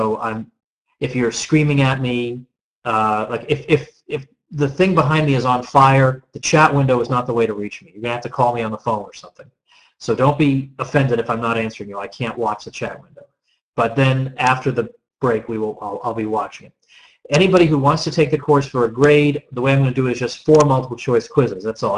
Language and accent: English; New England, United States; it's not just because I'm from New England